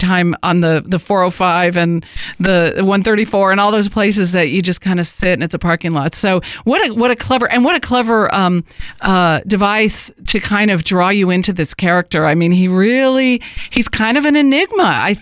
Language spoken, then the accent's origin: English; Los Angeles, California, United States; it's set in my hometown of L.A., which it's always fun to revisit at in the movies, so I can feel like I've had a little bit of home.